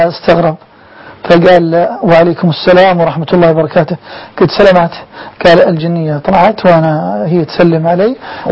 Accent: Saudi Arabia; كثير من الأطباء عندنا في السعودية

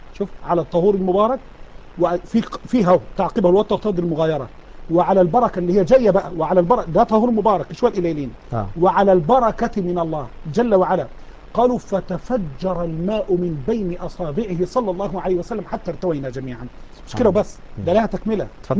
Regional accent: Egypt; عندنا في مصر

